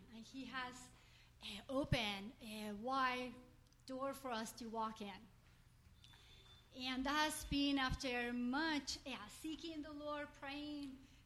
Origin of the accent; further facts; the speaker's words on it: Chile; English is a second language; moved away as an adult; now in United States; So I was sent out when I was 18 from Chile to be a missionary to California, not knowing what it meant.